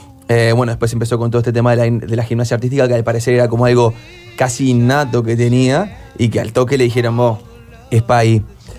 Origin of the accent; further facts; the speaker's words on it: Uruguay; A nosotros como uruguayos nos ha tocado de cerca